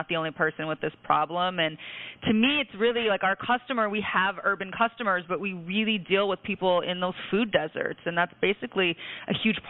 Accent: Midwest, United States; now in New York City, United States; farmer's daughter. My dad's a farmer in the Midwest, and I grew up with great produce. And for me, being a New Yorker

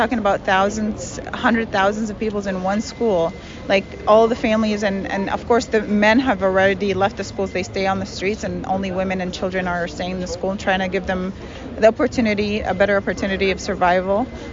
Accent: Jerusalem, Palestine; now in Pleasant Hill, United States; I'm originally from Palestine. I was born and raised in Jerusalem, and I live in Pleasant Hill.

